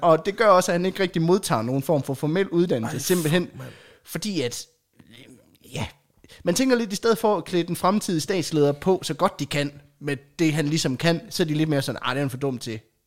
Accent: Jutland, Denmark; Jamen, det er bare, jeg er fra Jylland.

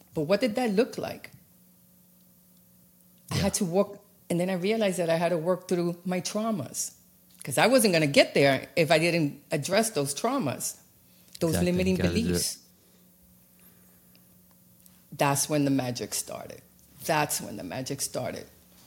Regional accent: United States; and I'm an American, born and raised, but the doctors here couldn't help me.

